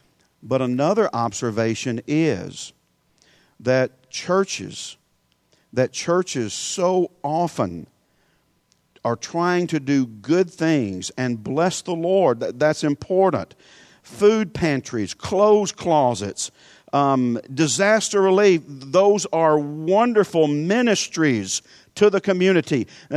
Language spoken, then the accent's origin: English; Louisiana, United States; Let me tell you why I came from Louisiana to cut down your trees.